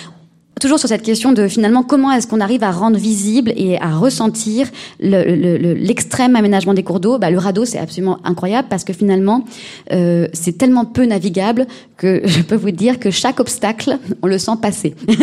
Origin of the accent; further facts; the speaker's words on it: Viols-le-Fort, Occitanie, France; Moi, je viens de Viol-le-Fort, et je ne sais pas, en plus on est dans un territoire extrêmement aride